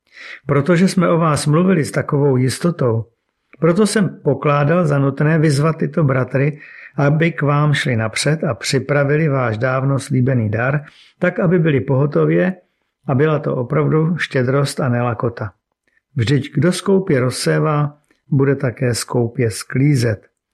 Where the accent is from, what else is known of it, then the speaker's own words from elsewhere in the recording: Brno, South Moravian Region, Czechia; born there; Narodil jsem se v Brně roku 1975 a pocházím ze smíšeného prostředí. Tatínek komunista, maminka katolička. A i když jsem byl pokřtěn v římskokatolickém kostele, neměl jsem náboženskou výchovu